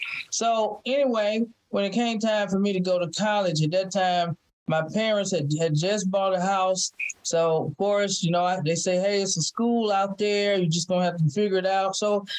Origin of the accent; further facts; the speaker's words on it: Valdosta, Georgia, United States; And I'm from Valdosta, Georgia, born and raised. And Valdosta, Georgia is the last stop in Georgia. It's right off of I-75.